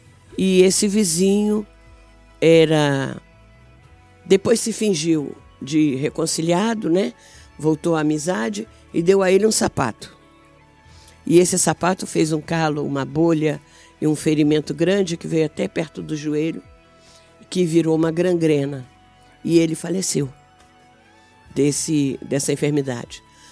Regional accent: Rio de Janeiro, Brazil; also born or lived in Vitória; Eu nasci ali, mas com 15 dias ela voltou para o Rio, que era onde ela morava, e ali eu fui registrada. Então, pelo registro, eu sou carioca, né? E vivo lá mesmo

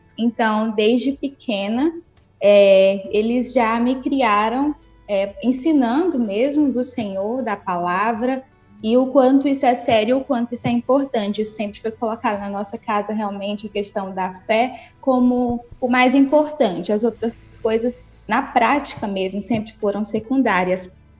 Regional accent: Nova Russas, Ceará, Brazil; now in Uruaçu, Brazil; eu sou cearense, sou nova-russense, né? Graças a Deus. Mas já tem 10 anos que eu moro aqui em Goiás. E atualmente moro em Uruaçu, no norte de Goiás.

